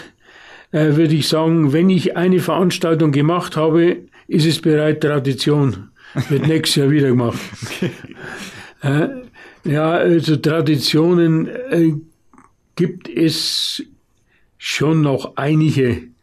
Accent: Bavaria, Germany; Denn bei uns in Fichtelgebirge oder auch in der Oberpfalz war das alles einfacher, schlichter.

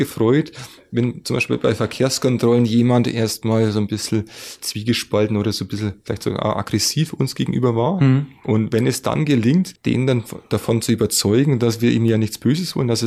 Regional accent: Bavaria, Germany; Also meine Heimat, ich bin aufgewachsen im Frankenwald. Hm. Und es ist ja eine ganz typische Region für Oberfranken.

